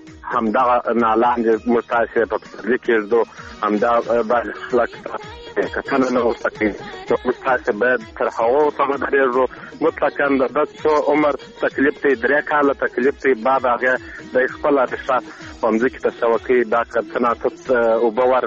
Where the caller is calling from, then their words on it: Arghandab, Kandahar, Afghanistan; کوم دا کندهار ولایت درغنداب ولسوالۍ څخه مې